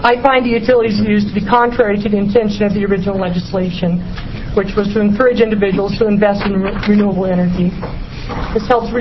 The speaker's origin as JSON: {"language": "English", "town": "Medford", "region": "Oregon", "country": "United States", "said": "I'm from Medford, Oregon."}